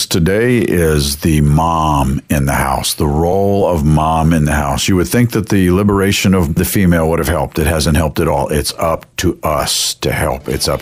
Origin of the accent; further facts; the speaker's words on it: Washington, District of Columbia, United States; also born or lived in Long Island; I grew up in Washington, D.C. and on Long Island, right outside of Manhattan.